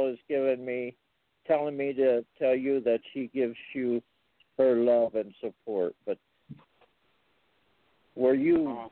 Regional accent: Phoenix, Arizona, United States; born there; Well, I was born in 1949 in Phoenix, Arizona

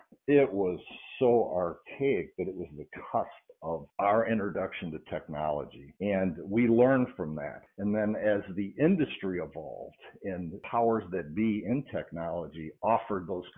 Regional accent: Detroit, Michigan, United States; Growing up in the Detroit area, you know, as our brand grew up

